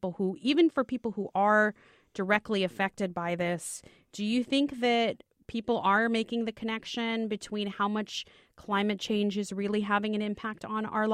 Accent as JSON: {"language": "English", "region": "Florida", "country": "United States", "said": "our listeners know I'm originally from Florida, and I was just on vacation back in Miami"}